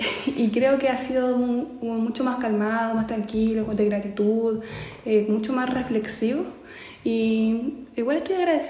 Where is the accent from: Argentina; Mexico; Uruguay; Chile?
Chile; Santiago, Santiago Metropolitan Region; now in Spain; yo soy de Santiago, entonces es una ciudad muy grande, de muchas personas